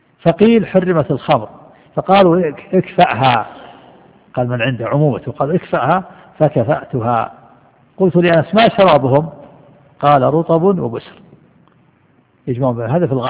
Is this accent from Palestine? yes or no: no; Al-Qassim, Saudi Arabia; ونحن أدركنا هذا في القرى عندنا في القصيم